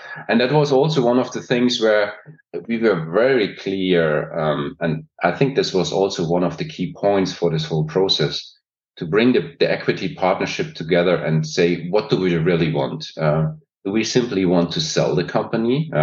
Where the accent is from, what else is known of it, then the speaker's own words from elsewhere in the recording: Brussels, Brussels-Capital Region, Belgium; English is a second language; I grew up in Brussels. So I rather feel European than German, even if that's sometimes odd to say.